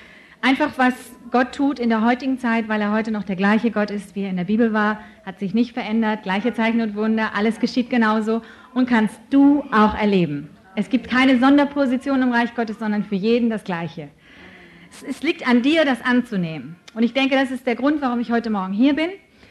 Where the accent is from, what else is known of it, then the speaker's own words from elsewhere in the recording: Hamburg, Germany; born there; Ich bin Deutsche, ich bin in Hamburg geboren